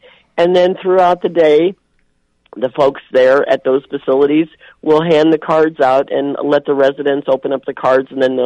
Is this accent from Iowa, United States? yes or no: yes; Dubuque, Iowa, United States; I grew up in Dubuque, so it was a different. We didn't have that small town feel, but we still did things that were special.